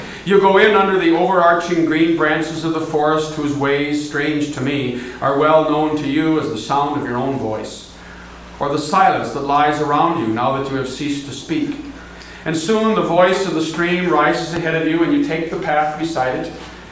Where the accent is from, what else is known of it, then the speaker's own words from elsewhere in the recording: Minnesota, United States; And I'm from Minnesota, and you guys from Packerland are the enemy.